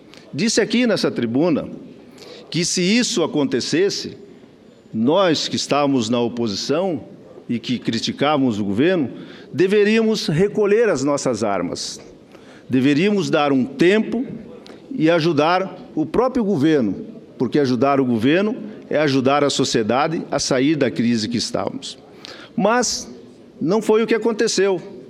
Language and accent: Portuguese; Brazil; eu quero, como brasileiro e como parlamentar, ter uma oportunidade de mudar o status quo